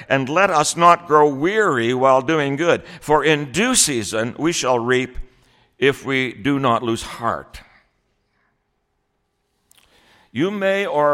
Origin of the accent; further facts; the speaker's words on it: Ireland; I'm an Irishman, so I like stories.